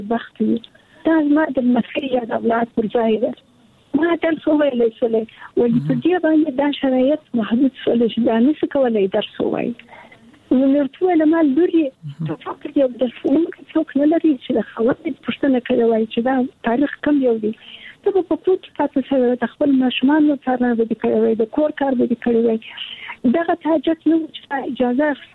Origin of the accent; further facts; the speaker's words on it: Kandahar, Afghanistan; also born or lived in Kabul; زه د کندهار یم، د کندهار د دنیا لاسې کې مې زده کړې وکړې او کابل پوهنتون ته ولاړم